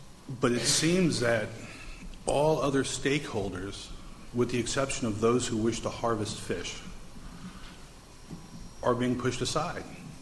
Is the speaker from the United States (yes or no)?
yes; Aventura, Florida, United States; I'm from Aventura, Florida. I'm a miner in Siskiyou County during the mining season.